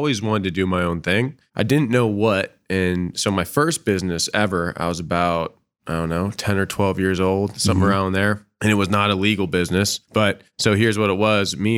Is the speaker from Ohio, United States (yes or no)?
yes; Cleveland, Ohio, United States; born there; So I was born in Cleveland and I went to Ohio State. I was born on the west side of Cleveland in 1990.